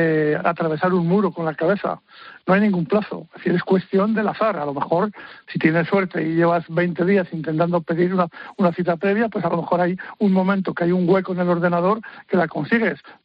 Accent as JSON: {"language": "Spanish", "town": "Miranda de Ebro", "region": "Castile and León", "country": "Spain", "tie": "born or raised there", "said": "tuve que peregrinar por las delegaciones de Madrid, de Burgos, de Miranda de Ebro, mi ciudad natal"}